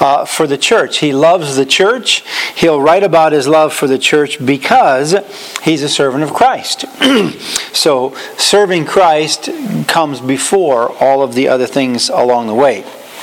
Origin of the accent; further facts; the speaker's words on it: Dalton, Massachusetts, United States; also born or lived in New York; Yes, I do know Dalton. In fact, we have very good friends that used to live on 22 Oak Street in Dalton. I grew up on number 77 Oak Street.